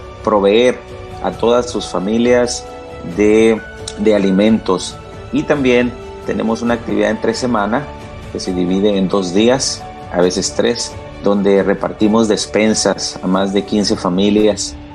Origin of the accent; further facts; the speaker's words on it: Mexicali, Baja California, Mexico; tengo 40 años y soy de Mexicali, Baja California.